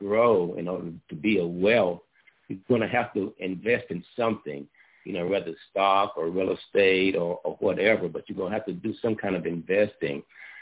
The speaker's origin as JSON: {"language": "English", "town": "Panama City", "region": "Florida", "country": "United States", "tie": "born or raised there", "said": "No, I was in my hometown in Florida. Yeah, Panama City, Florida at the time."}